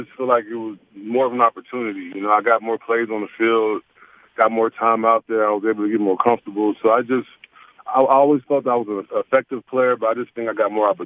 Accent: Austin, Texas, United States; You know, I grew up in Austin, so I kind of, you know, everyone was UT fans

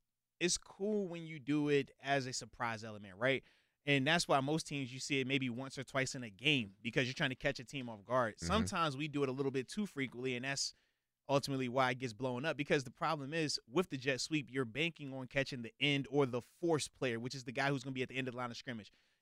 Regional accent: Virginia, United States; Because I was going to say, I know for me growing up in Virginia, that was like the Friday, Saturday thing.

